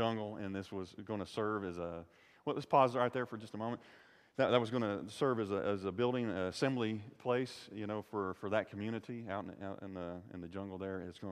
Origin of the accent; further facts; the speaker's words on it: Fayetteville, Georgia, United States; also born or lived in Arizona; I was born in Arizona, but I didn't live there very long. I spent most of my life in Fayetteville, Georgia. I was there for 30 some odd years